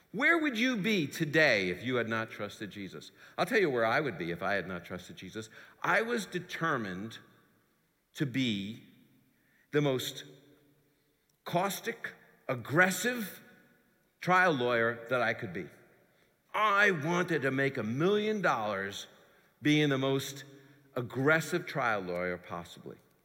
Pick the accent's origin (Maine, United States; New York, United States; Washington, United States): New York, United States; I'm still a New Yorker, but I am not that aggressive person that I thought I was.